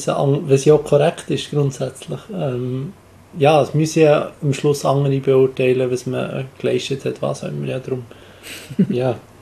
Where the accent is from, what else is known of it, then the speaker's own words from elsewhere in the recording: Bern, Switzerland; Ich komme halt aus dem Kanton Bern